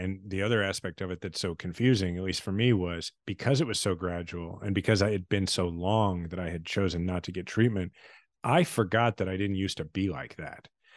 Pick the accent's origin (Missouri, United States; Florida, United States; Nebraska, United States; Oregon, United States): Missouri, United States; Kansas City; My kids are sixth generation Kansas Cityans. I love my hometown.